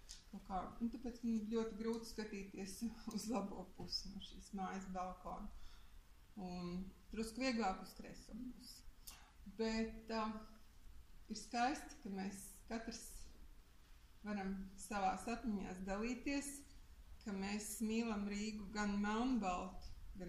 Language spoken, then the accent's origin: Latvian; Riga, Latvia; bet arī mēs, kas esam šeit rīdzinieki, mīlēsim savu pilsētu.